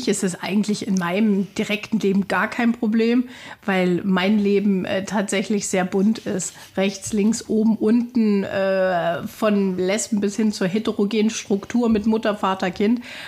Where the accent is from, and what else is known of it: Thuringia, Germany